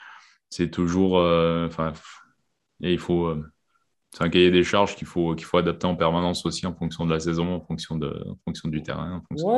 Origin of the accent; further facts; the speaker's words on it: Quebec, Canada; j'ai grandi au Québec sans rien sur les mains